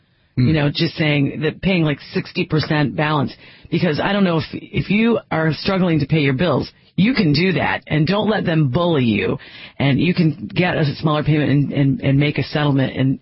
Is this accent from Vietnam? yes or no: no; Iowa, United States; There was one state talking. I think that might be my home state of Iowa.